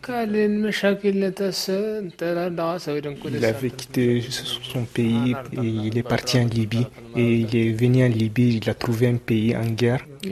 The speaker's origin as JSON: {"language": "French", "region": "Agadez", "country": "Niger", "said": "Moi, je suis originaire d'Agadez. Je suis de la nouvelle génération de Touaregs sédentaires. Mais mes parents étaient nomades."}